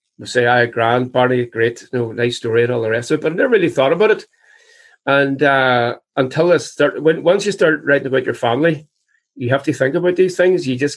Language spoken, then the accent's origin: English; Ireland; I think that there's a, I think there's a thing on us as Irish people.